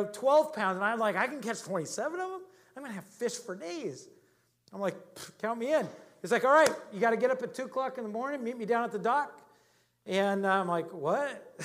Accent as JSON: {"language": "English", "region": "Alaska", "country": "United States", "tie": "born or raised there", "said": "I mean, growing up in Alaska, we did a lot of that."}